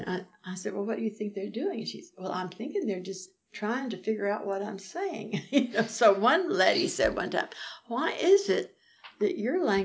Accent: Texas, United States; I never lived in East Texas. I grew up in South Texas. But East Texas has its own language, like Louisiana.

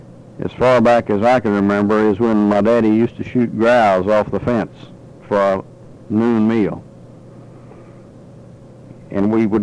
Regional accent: Guy, Texas, United States; born there; I was born in Guy, Texas, 1909.

